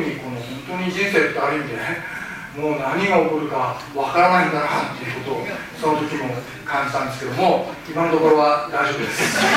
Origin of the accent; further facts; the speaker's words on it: Yokohama, Kanagawa, Japan; 私横浜なんですけども